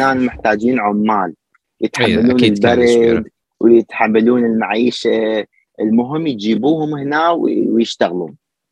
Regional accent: Lebanon; moved away; لما جيت هنا من لبنان طلعت اتمشى شويه

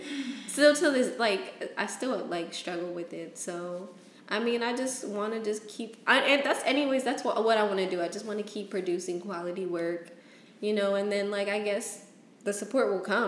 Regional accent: United States; born there; I'm in America. I'm an American-born citizen.

